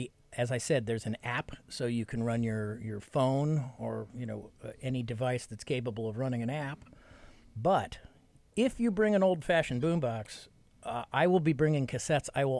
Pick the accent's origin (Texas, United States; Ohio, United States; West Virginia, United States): Ohio, United States; Cleveland; I mean, I grew up in Cleveland. I know smokestack football towns.